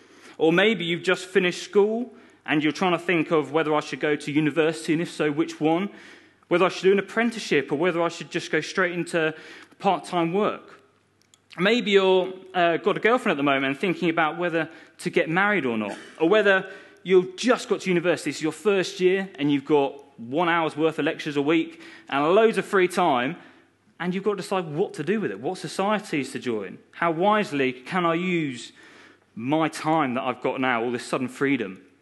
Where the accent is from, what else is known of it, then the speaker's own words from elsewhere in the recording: Guildford, South East England, United Kingdom; now in Bristol, United Kingdom; You can tell I don't have a Bristol accent. Originally, I'm from Guildford. I'm from Guildford in Surrey